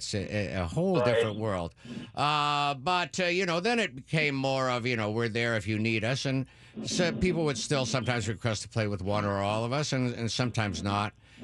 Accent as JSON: {"language": "English", "town": "Thunder Bay", "region": "Ontario", "country": "Canada", "tie": "born or raised there", "moved": "yes", "said": "I go, you know, and I go up to my hometown, Thunder Bay, about once"}